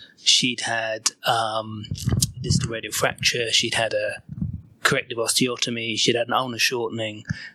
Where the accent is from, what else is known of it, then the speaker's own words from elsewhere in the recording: East Grinstead, South East England, United Kingdom; I'm from East Grinstead, which is a bit south of London.